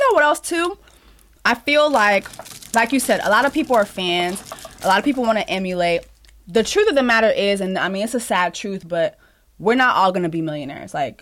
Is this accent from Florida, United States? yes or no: yes; Dade County, Florida, United States; I am from Dade motherfucking County.